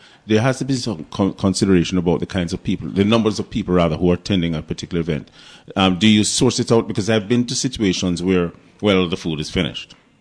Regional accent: Jamaica; I'm from Jamaica

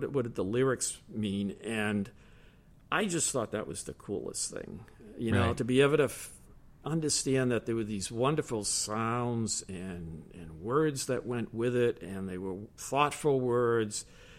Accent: Waltham, Massachusetts, United States; also born or lived in Berkshires; Well, I grew up around here, Waltham, but I also had a stretch in the middle where I was out in the Berkshires.

